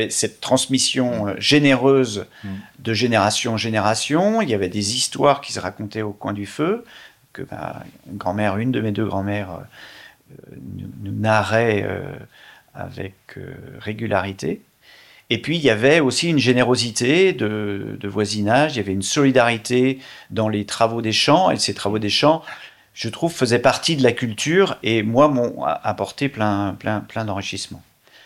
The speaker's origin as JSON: {"language": "French", "region": "Brittany", "country": "France", "said": "je viens de la Bretagne, d'un département qui ne fait pas tous les jours parler de lui, le Morbihan."}